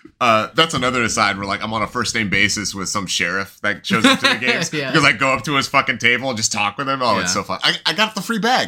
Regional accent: Sacramento, California, United States; But yeah, I'm from Sacramento, California, and I say kill them all, so.

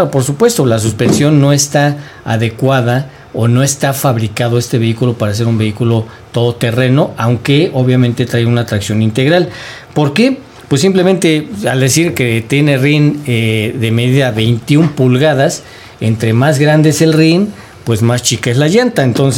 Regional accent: Mexico; Claro, por supuesto, pues es mexicano, yo también soy mexicano

